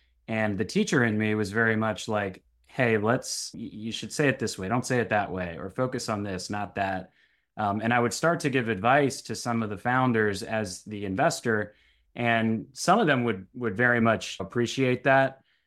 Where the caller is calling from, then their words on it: Annapolis, Maryland, United States; I am calling from Annapolis, Maryland. I'm based right outside of DC with my wife and two young girls.